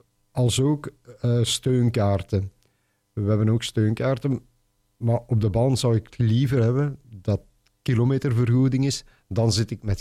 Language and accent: Dutch; Bruges, Flanders, Belgium; ik ben van Brugge